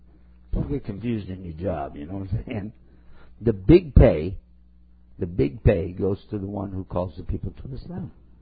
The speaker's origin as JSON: {"language": "English", "region": "Texas", "country": "United States", "said": "my fellow countryman from my home state of Texas"}